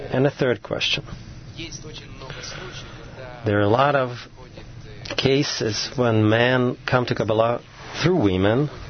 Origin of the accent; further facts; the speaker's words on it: Vilnius, Vilnius County, Lithuania; I'm from Vilnius. I have a few questions.